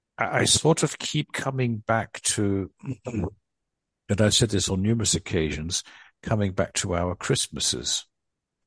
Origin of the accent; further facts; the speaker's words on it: Adelaide, South Australia, Australia; as a child, I grew up in Adelaide, which at the time was a city of about 600, 700,000 people, but it was widely spread out. And I lived in a neighborhood which there weren't many kids.